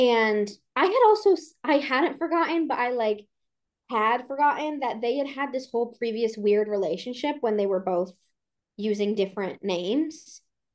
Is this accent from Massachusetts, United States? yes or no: yes; Massachusetts, United States; I grew up a lot in Massachusetts as well.